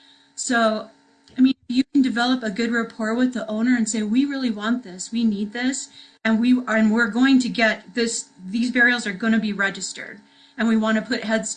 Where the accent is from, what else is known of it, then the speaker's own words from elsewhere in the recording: Kohala, Hawaii, United States; I'm from Kohala. I have my genetics and ancestry come from Kohala